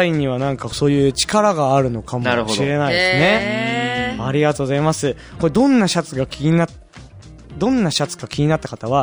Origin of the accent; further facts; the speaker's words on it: Gifu, Japan; now in Tokyo, Japan; 僕が上京してきて、先ほどあの岐阜県から僕出てきたって言ったんですけども